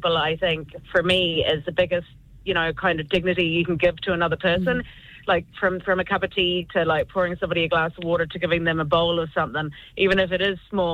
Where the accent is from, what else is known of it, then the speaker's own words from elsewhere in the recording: New Zealand; now in Ireland; I'm from New Zealand, I'm from a remote part of New Zealand